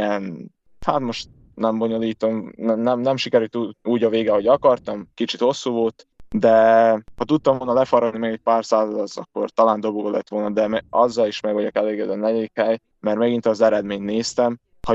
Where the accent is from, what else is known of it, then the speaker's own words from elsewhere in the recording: Hódmezővásárhely, Csongrád-Csanád, Hungary; meg otthon, Hódmezővásárhelyen, ott meg folytatom az edzést vele, hogy hazaérek februárban.